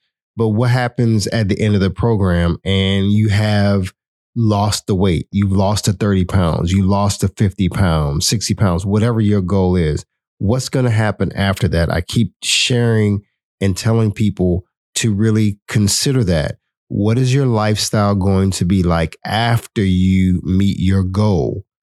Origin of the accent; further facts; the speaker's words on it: Miami, Florida, United States; I love fish. I grew up in Miami. I grew up eating fresh fish all the time.